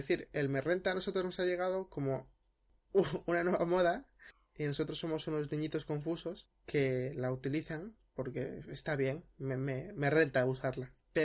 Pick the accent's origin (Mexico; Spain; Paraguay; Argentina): Spain; Madrid, Community of Madrid; Es cierto que soy madrileño, es cierto que soy de barrio como Spinete, es cierto que soy muy de hablar con jerga y saberlo